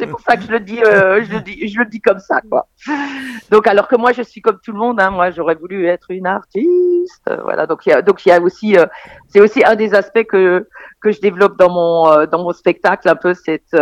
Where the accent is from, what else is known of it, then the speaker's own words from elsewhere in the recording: Grand Est, France; accent: Alsatian; grâce à l'Alsace et grâce à mon accent, j'étais donc la représentante de l'Est de la France